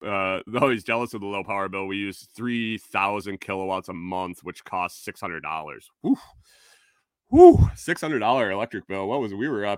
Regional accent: New York, United States; We had baseboard heat growing up in New York.

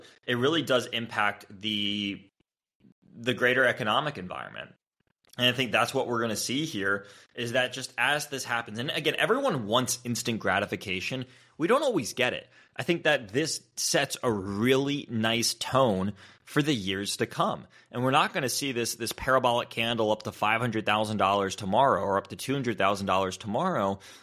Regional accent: North Carolina, United States; the big update here is that North Carolina, actually my home state

